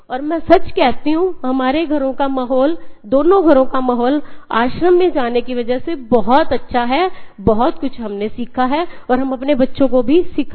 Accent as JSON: {"language": "Hindi", "town": "Fatehabad", "region": "Haryana", "country": "India", "tie": "born or raised there", "also_born_or_lived": "Sirsa", "said": "मैं फतेहाबाद से बिलोंग करती हूँ, फतेहाबाद की बेटी हूँ।"}